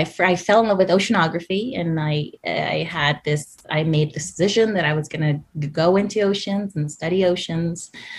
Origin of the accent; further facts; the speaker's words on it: Cudahy, California, United States; So originally, I am from Cudahy, California. I grew up in a totally immigrant community. Everyone spoke Spanish, and my parents are both Salvadoran immigrants, and they came here in the 70s.